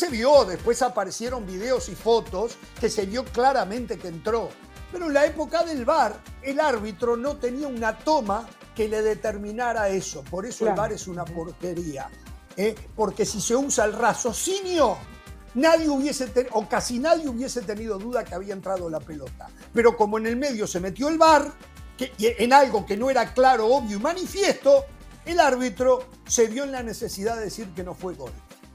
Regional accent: Uruguay; Somos tres uruguayos y está lleno de uruguayos

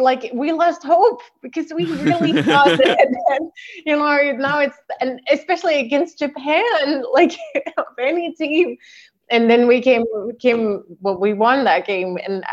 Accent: Antwerp, Flanders, Belgium; English is a second language; moved away as an adult; now in Denmark; So I live in Denmark now, but I am from Belgium, from Antwerp, or a little town north from Antwerp. Mm-hmm. I've been living there till I was 26, I think. And then I moved up north because my husband is Danish.

